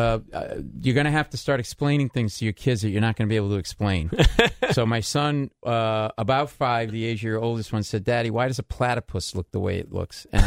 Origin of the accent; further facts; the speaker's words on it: Massachusetts, United States; I grew up in Mass.